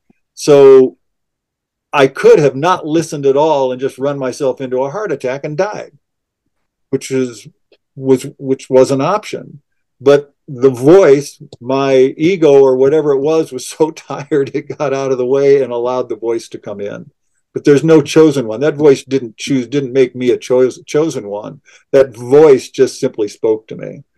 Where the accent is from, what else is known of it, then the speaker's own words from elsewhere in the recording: Sioux City, Iowa, United States; but I'll go to my hometown, Sioux City, Iowa, and heart of the Midwest.